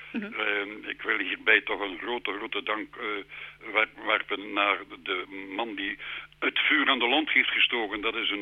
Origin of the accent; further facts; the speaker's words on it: Bruges, Flanders, Belgium; born there; En toen dacht ik, ik kan dat moeilijk in het Engels gaan doen als geboren Bruggeling.